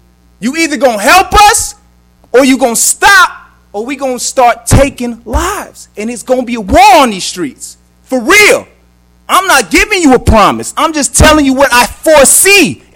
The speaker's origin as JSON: {"language": "English", "region": "South Carolina", "country": "United States", "said": "I'm not even from here. I'm from South Carolina, and I don't know if you guys know, if you follow the news, homelessness is illegal there."}